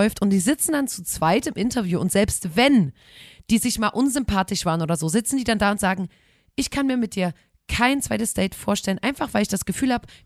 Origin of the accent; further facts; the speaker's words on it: Saxony, Germany; also sag ich jetzt als Sachse